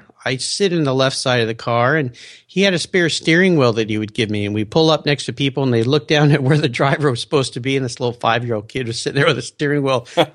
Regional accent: La Jolla, California, United States; I grew up in La Jolla, California, so Southern California, car culture

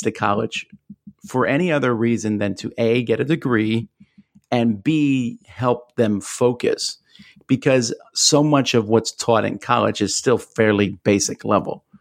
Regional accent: Pennsylvania, United States; also born or lived in Pensacola; me as a Yankee growing up in Pennsylvania, moving to Pensacola, Florida, which is basically part of Alabama, not Florida, was a bigger culture shock than going to Korea.

